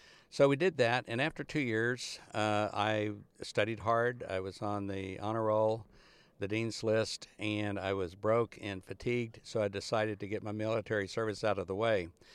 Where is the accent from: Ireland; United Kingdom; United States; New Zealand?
United States; Uvalde, Texas; I was born in Uvalde, Texas on July 19, 1940. I was one of seven children. We lived down on the river, so to speak, in a one-room house that had a porch.